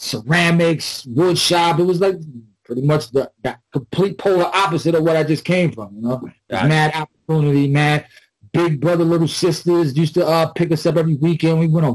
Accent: Brooklyn, New York, United States; also born or lived in Brownsville; Well, I'm from Brooklyn, New York. Kwame's from Brooklyn, New York. Red Hook. My mother I got three brothers. It's the average Brooklyn, New York. I lived with my grandparents. We was a bunch of us in an apartment. Then we moved to Brownsville.

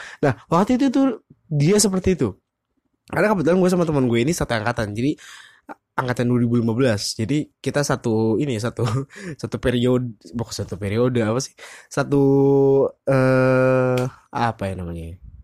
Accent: Bandung, West Java, Indonesia; Tapi kalau karena gue orang Bandung ya, jadi gue tuh di kampus gak manggil kakak atau adik.

